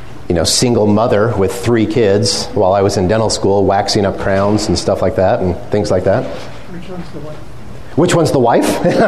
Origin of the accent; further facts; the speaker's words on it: Boise, Idaho, United States; So I, as Carrie said, I'm from Boise, Idaho.